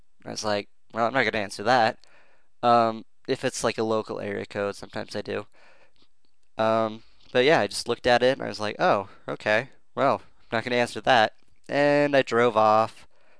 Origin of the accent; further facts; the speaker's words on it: Pacific Northwest, United States; I'm from the Pacific Northwest, and it doesn't really help to stimulate our economy